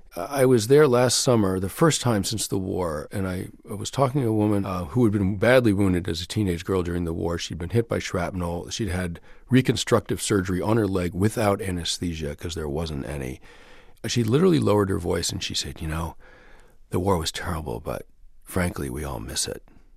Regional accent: New York, United States; We saw that I'm from New York, and we saw that in New York after 9/11.

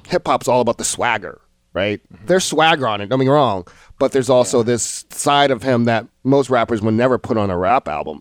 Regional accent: Atlanta, Georgia, United States; Like, I'm originally from Atlanta, and I see a lot of comparison from Atlanta and LA.

